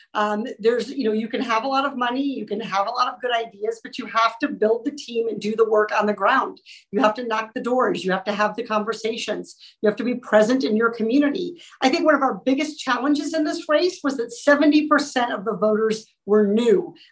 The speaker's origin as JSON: {"language": "English", "region": "California", "country": "United States", "said": "as a resident of Orange County, as a Californian."}